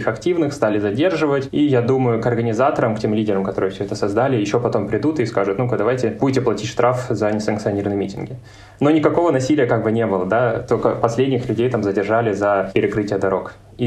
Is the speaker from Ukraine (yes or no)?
no; Russia; и я как бы из России, я пошел посмотреть, конечно же